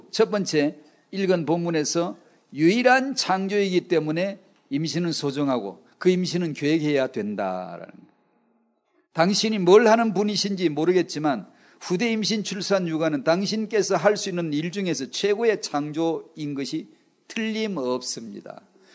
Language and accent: Korean; South Korea; 난 한국 사람인데